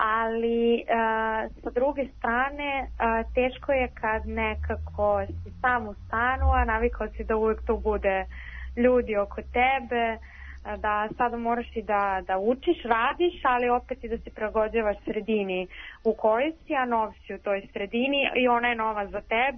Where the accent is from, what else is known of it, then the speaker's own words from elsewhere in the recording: Paraćin, Šumadija and Western Serbia, Serbia; ja sam iz Paraćina i onda, naravno, ovde nije svo moje društvo.